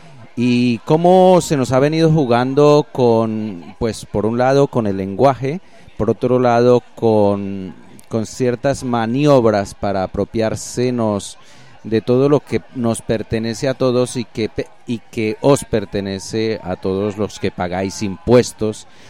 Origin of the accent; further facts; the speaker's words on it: Colombia; born there; Soy nacido en Colombia.